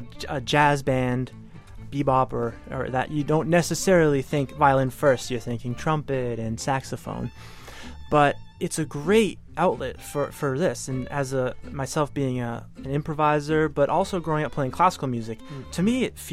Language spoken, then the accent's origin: English; Marlborough, Massachusetts, United States; I grew up around Boston from Marlborough, Mass.